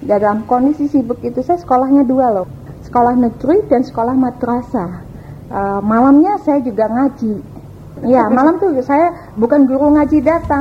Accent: Balikpapan, East Kalimantan, Indonesia; born there; Saya lahirnya di Balikpapan, bapak saya Bugis, ibu saya Kalsel, lahirnya di Balikpapan, yaitu tanggal 4 Oktober tahun 1961.

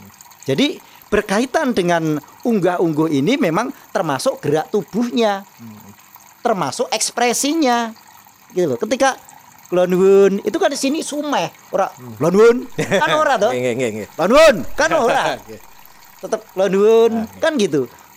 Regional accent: Java, Indonesia; Kita jangan pernah meninggalkan sebagai orang Jawa karena dilahirkan di Jawa.

